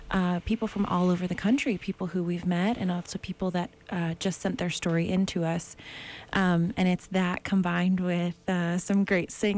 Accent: Ohio, United States; One is a girl from Ohio, which I am a girl from Ohio, so that worked out well.

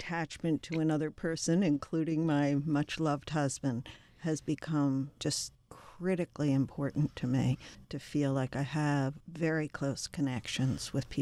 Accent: Philadelphia, Pennsylvania, United States; I grew up in Philadelphia.

